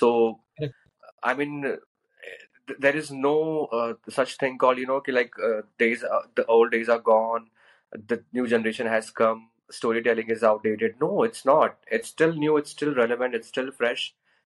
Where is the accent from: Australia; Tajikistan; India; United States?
India; And I guess storytelling, we as an Indian, we have that in our blood